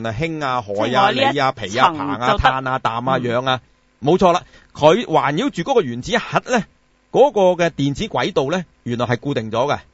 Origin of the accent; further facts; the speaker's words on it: Guangdong, China; 但係我哋廣東人好少用呢個字嘅啊